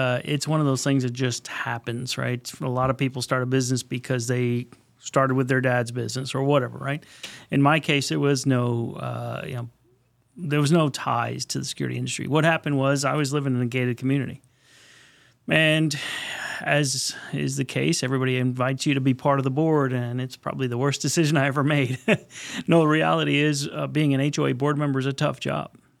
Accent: Miami, Florida, United States; But I grew up in Florida, Miami, big time water sports, every water sport known to man I did. So it was great growing up that way.

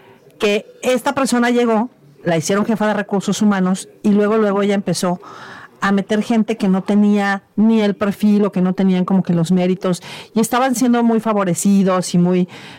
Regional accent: Mexico; cómo somos los mexicanos.

